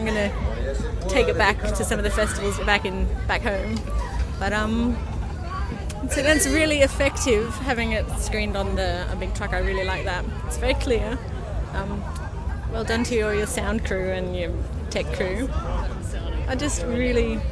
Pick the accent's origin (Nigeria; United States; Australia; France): Australia; Sydney, New South Wales; I'm from Sydney